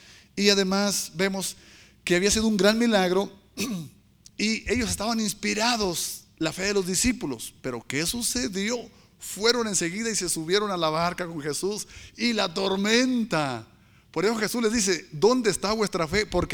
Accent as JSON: {"language": "Spanish", "region": "Tierra Caliente", "country": "Mexico", "said": "Yo soy de allá, de la Tierra Alegre, Tierra Caliente, donde hay tambora y mariachi y todo eso."}